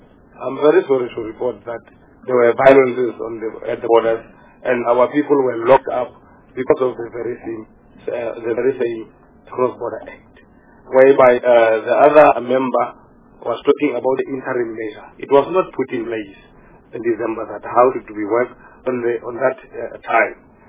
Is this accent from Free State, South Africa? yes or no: yes; Free State, South Africa; I'm from Free State